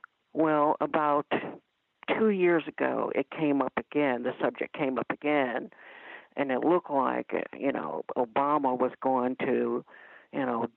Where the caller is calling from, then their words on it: Ohio, United States; I haven't called in quite a while. I'm calling from Ohio.